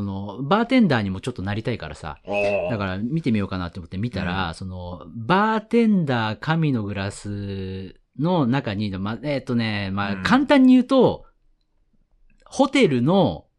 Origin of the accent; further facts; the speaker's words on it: Tokorozawa, Saitama, Japan; 僕、出身が埼玉県所沢市なんで、